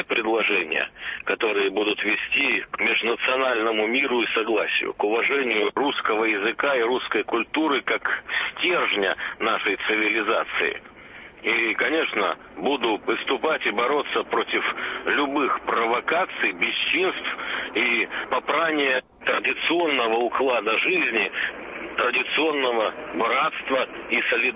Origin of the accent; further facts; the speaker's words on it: Siberia, Russia; Вот я сибиряк, с одной стороны, мне не нужны конфликты там